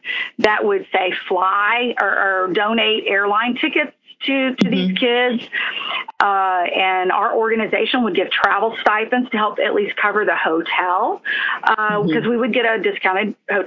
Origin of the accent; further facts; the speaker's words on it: Houston, Texas, United States; Actually, I'm from Texas, and Houston grew born and raised in Houston.